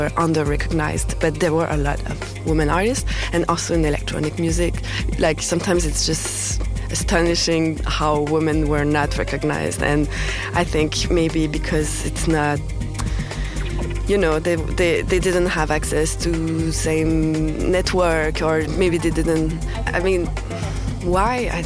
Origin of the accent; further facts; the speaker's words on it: Montreal, Quebec, Canada; now in Paris, France; I'm from Montreal, but I live now in Paris since a few years, and I'm a video artist.